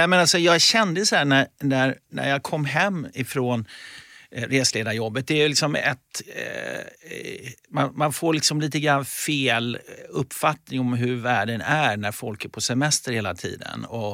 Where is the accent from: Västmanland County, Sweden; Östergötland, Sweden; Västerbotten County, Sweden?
Östergötland, Sweden; Norrköping; also born or lived in Gothenburg / Mälaröarna; Jag född i Göteborg, flyttade som 7-åring till Mälaröarna och sen därifrån som 12-åring till Norrköping. Och sen så hade jag hela min så att säga, ungdomstid kan man säga i Norrköping.